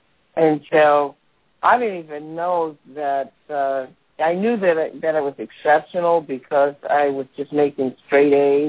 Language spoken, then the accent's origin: English; New York, United States; I took the New York Regents because I'm a New Yorker.